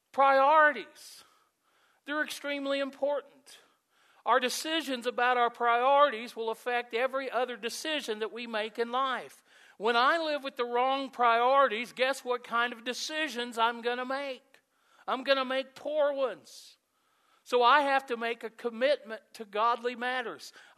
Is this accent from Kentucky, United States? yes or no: yes; Kentucky, United States; also born or lived in Indiana; I grew up in Kentucky. I spent 9 years ministering in Indiana.